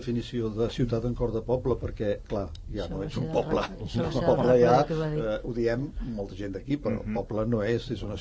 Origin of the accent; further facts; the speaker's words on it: Barcelona, Catalonia, Spain; encara que jo sóc fill de Barcelona, però la meva afecció per Barcelona, per exemple, sí, d'acord, tinc uns vincles i la meva infantesa, però no tinc un vincle emotiu molt fort.